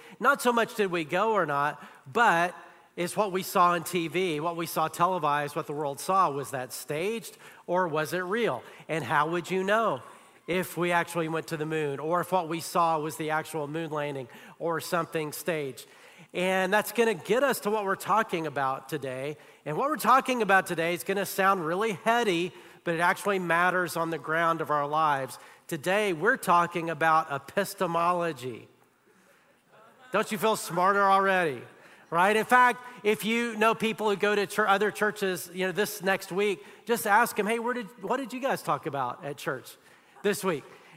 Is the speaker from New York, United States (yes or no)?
no; Huntsville, Alabama, United States; I grew up in Huntsville, Alabama